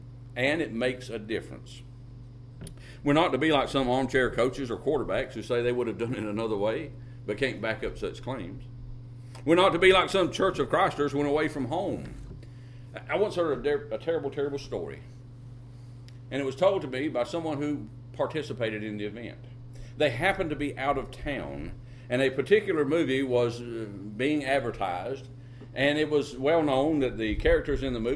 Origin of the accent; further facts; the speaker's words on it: Missouri, United States; I am from Missouri. You've got to show me.